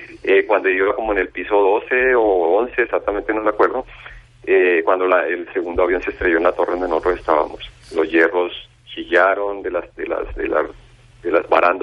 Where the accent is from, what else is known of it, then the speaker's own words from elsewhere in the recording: Colombia; moved away; Yo soy colombiano y en el año en que yo vine en el 91 y era un país donde colocaban bombas los narcotraficantes en cada esquina